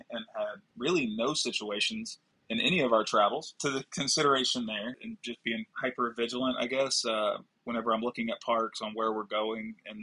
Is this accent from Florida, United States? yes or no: yes; Florida, United States; now in Texas, United States; Well, since we're from Florida and have moved to Texas, all of our vacations have been back to Florida.